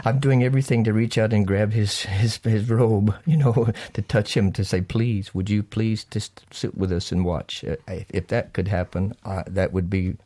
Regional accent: Texas, United States; He grew up in Virginia. I grew up in Texas.

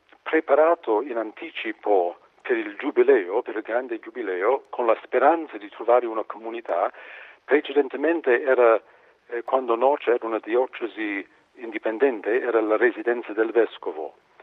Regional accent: United States; Italian is a second language; moved away as an adult; now in Rome, Italy; Vengo dagli Stati Uniti, sono venuto a Roma per gli studi nell'84, quindi mi sento come un italiano almeno di adozione, un figlio adottivo di questa terra, ma sono americano di origine.

